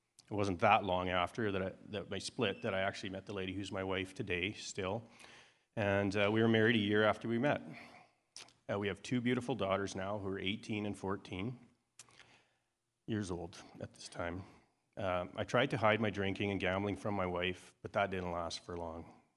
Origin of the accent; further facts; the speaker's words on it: Whitecourt, Alberta, Canada; So I'm from Whitecourt, Alberta. I was born there, and I'm 49 years old at the time.